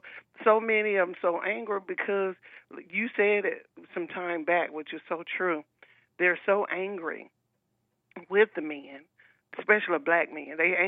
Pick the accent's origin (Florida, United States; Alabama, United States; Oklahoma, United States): Alabama, United States; And I remember growing up in Alabama, I wanted to play on the basketball team